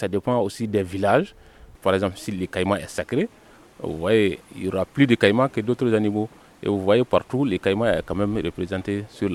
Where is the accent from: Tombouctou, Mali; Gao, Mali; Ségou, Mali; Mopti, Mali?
Mopti, Mali; Kassa; Bon, je suis Dogon. Je suis originaire du cercle de Koro, précisément dans l'arrondissement de Diankabou et le village de Kassa.